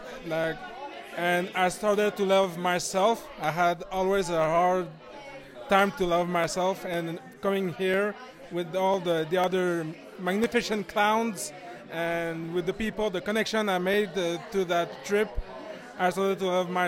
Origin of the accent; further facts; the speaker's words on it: Montreal, Quebec, Canada; and I'm from Montreal, Canada.